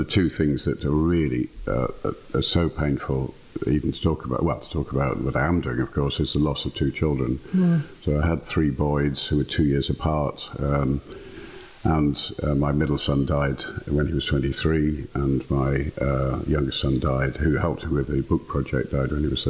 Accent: Yorkshire and the Humber, United Kingdom; I come from Yorkshire, I've always been very direct, almost too direct, I'm sure.

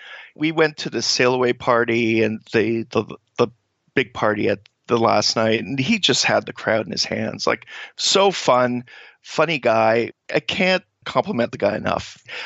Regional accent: Canada; I'm coming from Canada, so I don't

